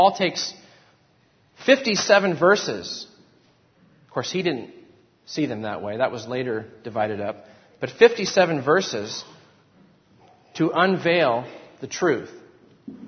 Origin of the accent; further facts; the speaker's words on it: Northwest, United States; I grew up in the Northwest. Things tend to be more casual in the Northwest.